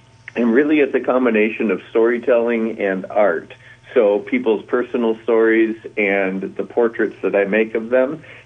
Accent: Beaver Dam, Wisconsin, United States; Yeah, that's right. Born and raised in Beaver Dam, and I graduated from Beaver Dam High School in 1985.

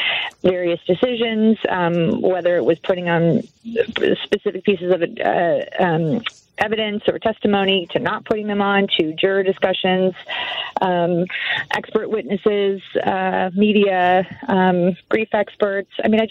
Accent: Chicago, Illinois, United States; also born or lived in Buffalo Grove; We grew up in Chicago and Buffalo Grove, so we talked to some of his friends from junior high and high school.

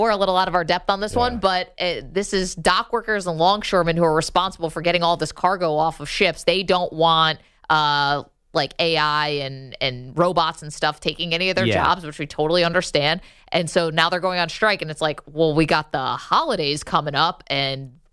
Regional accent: New York, United States; I grew up right near Syracuse.

